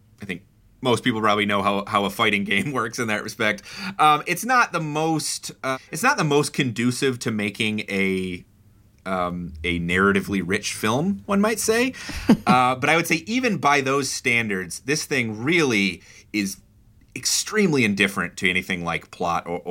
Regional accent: Chicago, Illinois, United States; I will say I laughed very hard as a Chicagoan, and I think other Chicagoans will as well

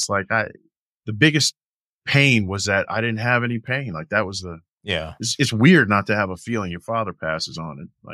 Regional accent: California, United States; Oh, 90. I'm from California. 20. No, we don't see that.

